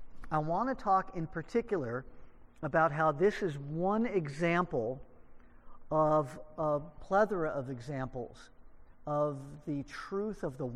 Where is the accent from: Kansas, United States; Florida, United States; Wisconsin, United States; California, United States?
California, United States; If it was like this back home, I'd have my tank top on. And I'm from California.